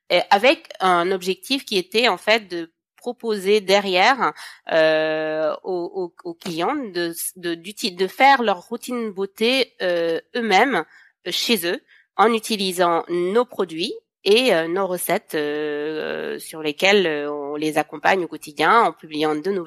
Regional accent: Senegal; now in France; moi je suis sénégalaise et je vis en France depuis plusieurs années maintenant. Mais je suis issue d'une grande fratrie, mes parents sont au Sénégal où j'ai grandi une partie de ma vie

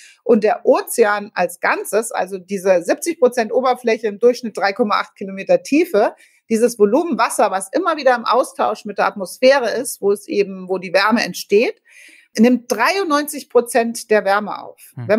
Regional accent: Hesse, Germany; Okay, ich bin in Hessen aufgewachsen

